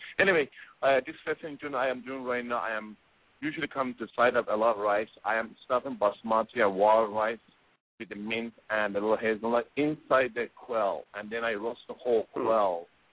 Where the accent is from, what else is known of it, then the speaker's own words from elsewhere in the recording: Tabriz, East Azerbaijan, Iran; English is a second language; I am from Iran, and I'm actually northern Iran, Azerbaijan, Tabriz, and so I speak Turkish, Azeri too, Turkish and Farsi both, yeah.